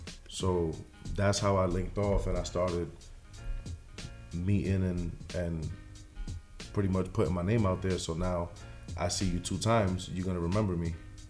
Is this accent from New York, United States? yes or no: yes; The Bronx, New York, United States; New York, I'm from the Bronx, man. Good question. Grew up in the Bronx, you know what I'm saying?